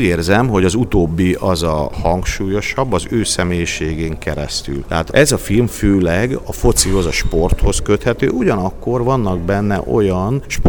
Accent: Nábrád, Szabolcs-Szatmár-Bereg, Hungary; én egy Szabolcs-Szatmár megyei kis településen nőttem fel, tehát a kontraszt, ez egy pont telefonbeszélgetés, ez ott hangzott el, 900 fős Nábrádon, faluban

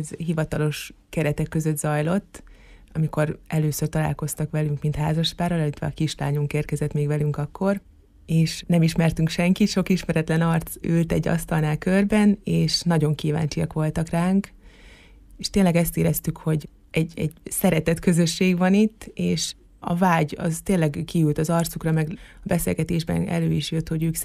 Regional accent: Borsod-Abaúj-Zemplén, Hungary; Én erről a környékről származom egyébként, erről a vidékről

